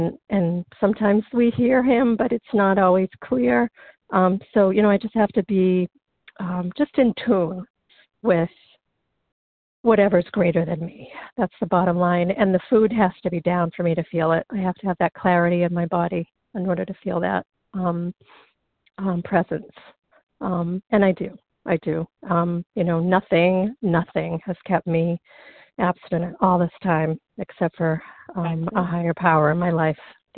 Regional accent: Massachusetts, United States; I'm from the Berkshires in Massachusetts.

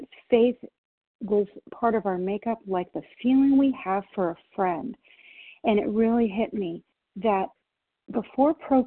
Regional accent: Washington, United States; I'm from Washington State.

